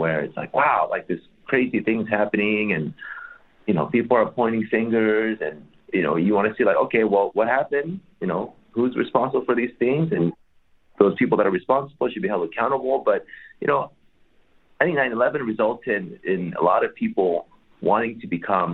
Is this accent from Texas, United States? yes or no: no; Silicon Valley, California, United States; Because, I mean, growing up in the Silicon Valley, you know, remember the .com stuff, .com bubble?